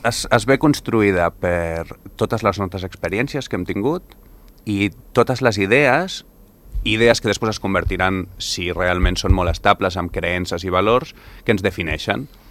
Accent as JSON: {"language": "Catalan", "country": "Andorra", "said": "sóc psicòleg, sóc andorrà"}